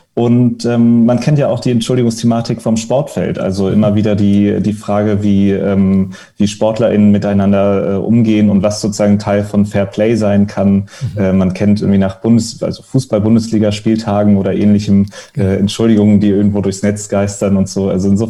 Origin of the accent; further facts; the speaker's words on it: Japan; ich bin im Ausland aufgewachsen, in Japan in dem Fall sicherlich eine ganz andere Kultur